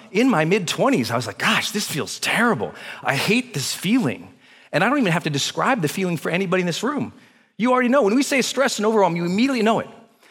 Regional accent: Montana, United States; But I grew up in the Great Plains. I grew up in Montana, off the plains of the Rocky Mountains.

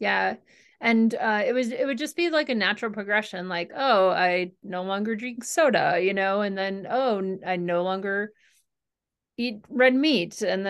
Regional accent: Midwest, United States; I grew up in the Midwest. And so, you know, I grew up in the land of cheese.

